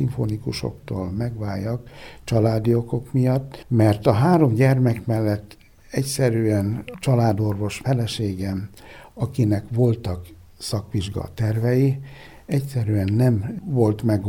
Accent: Borsod-Abaúj-Zemplén, Hungary; én hazajöttem, hiszen zempléni származású vagyok

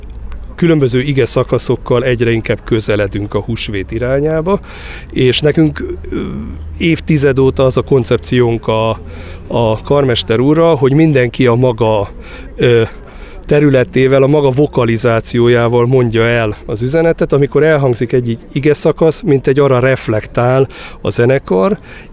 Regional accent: Diósgyőr, Borsod-Abaúj-Zemplén, Hungary; én különösen ide az avasra is hazajövök, bár én Diósgyőrben nőttem föl, és a Diósgyőri Egyházközségnek voltam tagja

